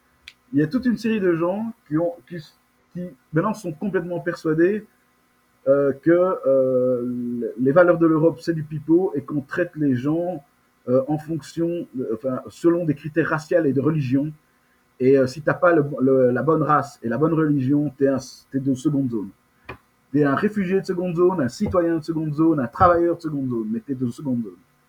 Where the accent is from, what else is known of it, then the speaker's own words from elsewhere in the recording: Brussels, Belgium; born there; je suis né à Bruxelles. Je suis né ici. Et c'est pas Zemmour et toute sa clique de racistes négrophobes fous furieux qui vont me chasser d'où je suis, d'où je suis né. Je suis né ici avec la grande fierté de mes origines congolaises